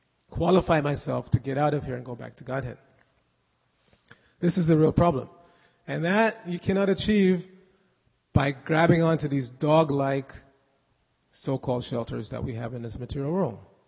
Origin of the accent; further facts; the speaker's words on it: New York, United States; when I grew up in New York and I had a lot of friends in the garment industry